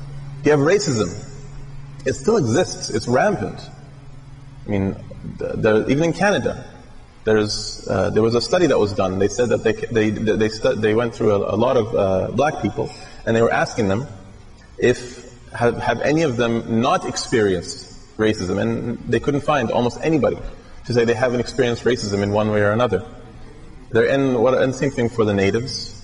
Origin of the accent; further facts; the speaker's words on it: Iraq; now in United States; because I'm from Iraq, so when I was there, the population of Iraq was 18 million.